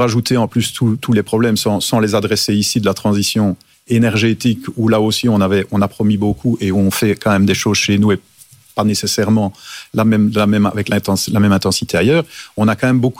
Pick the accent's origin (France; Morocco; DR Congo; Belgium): Belgium; Wallonia; plutôt la Wallonie, je suis wallon, que la Flandre